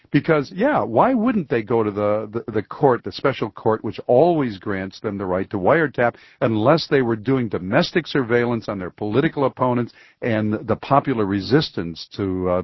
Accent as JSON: {"language": "English", "country": "United States", "said": "I'm American."}